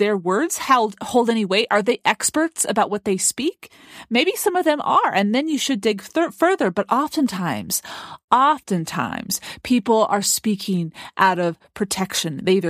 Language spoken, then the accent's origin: English; Oregon, United States; And since I'm from Oregon, I'd like to talk about an Oregon wine.